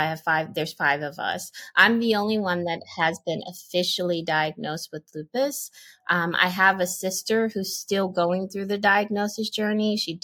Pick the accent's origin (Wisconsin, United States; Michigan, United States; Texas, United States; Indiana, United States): Texas, United States; El Paso; born there; now in New York, United States; It's a little complicated, though, because I was born in El Paso, Texas. I'm a family with the military, so we grew up on the military base. And I live in New York right now